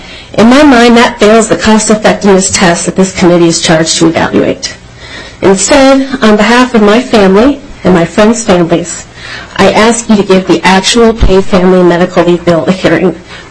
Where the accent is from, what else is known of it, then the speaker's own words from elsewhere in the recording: Minnesota, United States; as a Minnesotan who would be eligible for this tax credit, I want to make it clear to the committee.